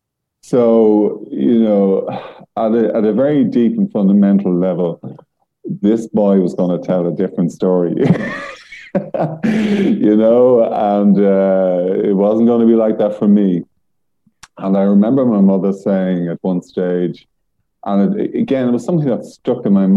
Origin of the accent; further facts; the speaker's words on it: Dublin, Leinster, Ireland; I come from Dublin, and I grew up in an alcoholic household